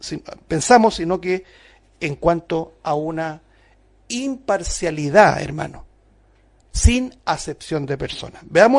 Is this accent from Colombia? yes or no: no; Chile; ni siquiera lo vamos a decir en sentido local como chilenos